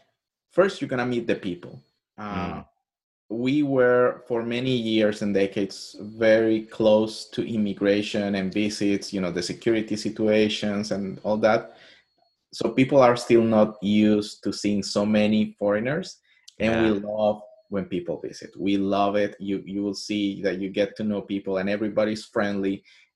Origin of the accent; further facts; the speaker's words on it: Colombia; we both grew up in similar backgrounds. We're both from Colombia.